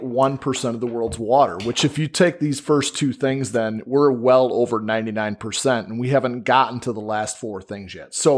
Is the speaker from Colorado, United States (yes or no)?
no; Michigan, United States; Lakes is up there, obviously, because we're from Michigan and, you know, we're surrounded by all these, well, the five Great Lakes.